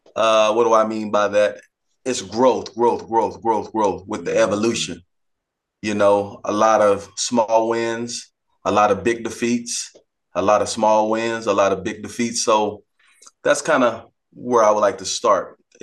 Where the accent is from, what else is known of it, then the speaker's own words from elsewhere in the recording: Odessa, Texas, United States; I'm from West Texas, Odessa, Texas.